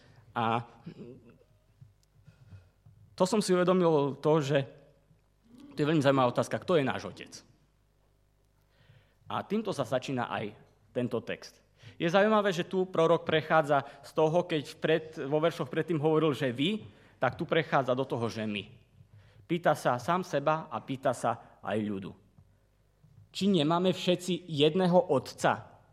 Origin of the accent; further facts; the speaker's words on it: Trenčín, Trenčín Region, Slovakia; born there; A ja tak áno, naozaj som sa narodil v Trenčine.